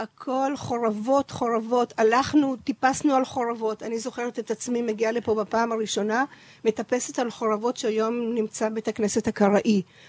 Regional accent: Netanya, Central District, Israel; שלנו במקרה הייתה בנתניה, כי אנחנו שנינו מנתניה, ורוב האורחים היו משם

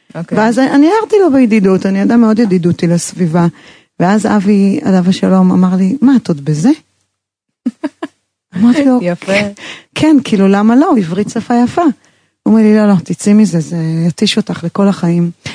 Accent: Jerusalem, Jerusalem District, Israel; גם אני ירושלמית

